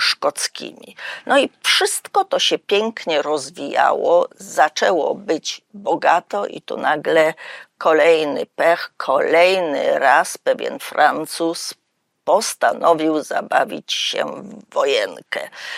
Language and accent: Polish; Silesian Voivodeship, Poland; Złoża węgla bardzo bogate, te, które mamy między innymi u nas na Śląsku